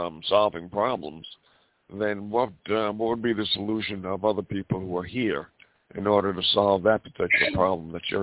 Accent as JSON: {"language": "English", "region": "Montana", "country": "United States"}